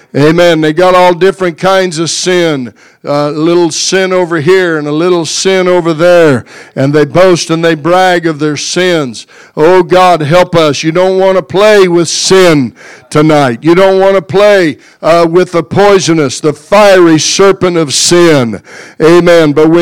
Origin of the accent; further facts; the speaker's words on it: Kansas, United States; But I'm not from Tennessee. I'm from Kansas.